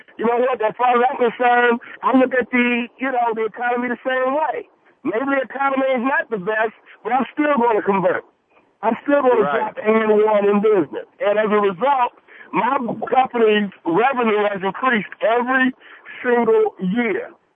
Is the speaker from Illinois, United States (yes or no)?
yes; Chicago, Illinois, United States; as a kid growing up in Chicago, you know, you had to take that literally.